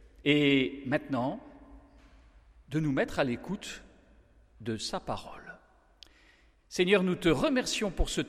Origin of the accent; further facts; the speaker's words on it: France; Mes racines, c'est aussi la Hollande. Je suis d'origine hollandaise, même si je suis né en France et j'y ai toujours vécu.